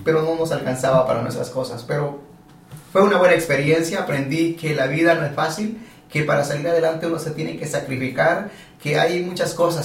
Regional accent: Guatemala; now in United States; Yo salí de Guatemala el 14 de mayo el 14 de mayo del 99 uh-huh. y llegué a Estados Unidos el 14 de junio de ese mismo año.

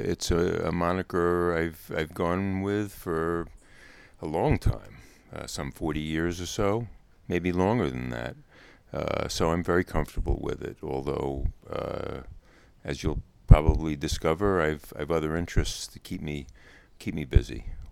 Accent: Oceanside, New York, United States; also born or lived in Brooklyn; I was raised out on Long Island, born in Brooklyn, but raised there from 6 months old. South Shore, Oceanside.

